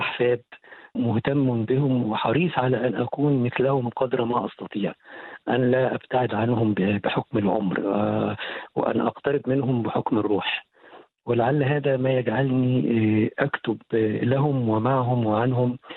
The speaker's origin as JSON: {"language": "Arabic", "country": "Egypt", "said": "بل بالعكس نحرص كمصريين على أن نتيح الفرص لأشقائنا"}